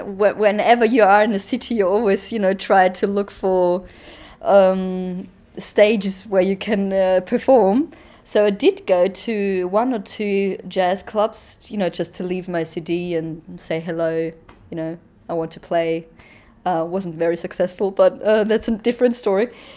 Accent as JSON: {"language": "English", "town": "Graz", "region": "Styria", "country": "Austria", "said": "No, I'm not. I'm from Austria, from Graz."}